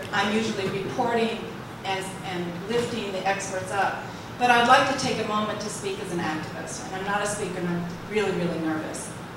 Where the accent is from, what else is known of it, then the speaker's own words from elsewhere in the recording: New Hampshire, United States; I'm from New Hampshire.